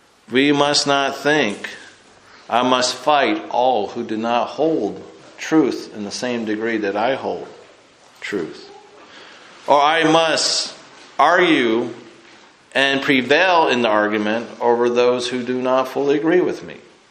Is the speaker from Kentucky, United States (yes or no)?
no; California, United States; Now, growing up in California during the 70s, I bring this up every now and then